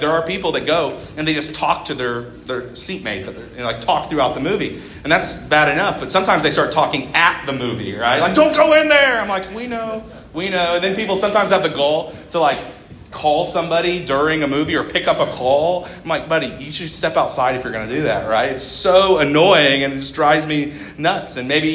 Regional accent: Kokomo, Indiana, United States; I'm a local pastor here in Kokomo. I'm born and raised in Kokomo.

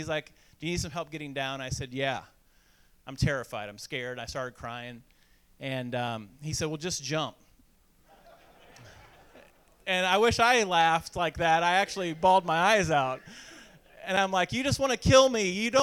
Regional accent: Crawfordsville, Indiana, United States; We lived in Crawford. I grew up in Crawfordsville

